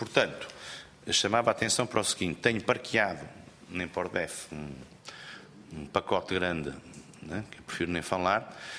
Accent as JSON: {"language": "Portuguese", "country": "Portugal", "said": "Por razões óbvias, porque sou português"}